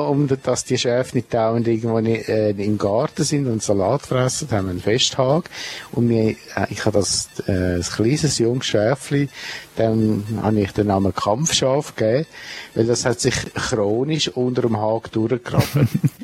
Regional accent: Stockholm, Stockholm County, Sweden; born there; first language Swedish; German is a second language; Ich bin in Stockholm geboren.

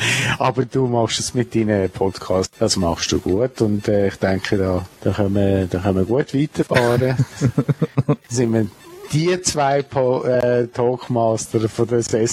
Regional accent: Stockholm, Stockholm County, Sweden; born there; first language Swedish; German is a second language; Ich bin in Stockholm geboren.

